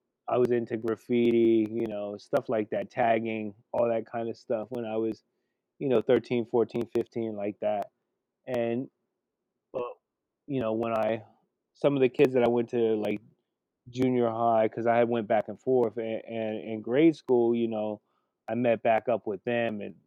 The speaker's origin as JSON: {"language": "English", "region": "California", "country": "United States", "lives_now": "New Jersey, United States", "said": "And, you know, we're from California. My mom's family, everybody's from California."}